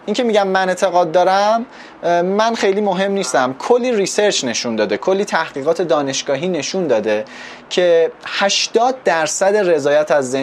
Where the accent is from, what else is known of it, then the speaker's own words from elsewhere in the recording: Iran; born there; من چرا تو ایران به دنیا اومدم